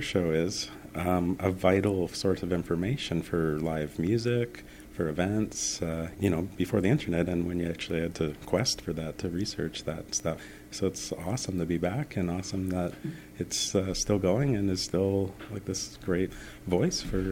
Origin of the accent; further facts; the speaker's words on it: Elmira, Ontario, Canada; now in Guelph, Canada; I'm from the area. I grew up in Elmira and used to hang out in KW a lot when I was a teenager in my 20s. I currently live in Guelph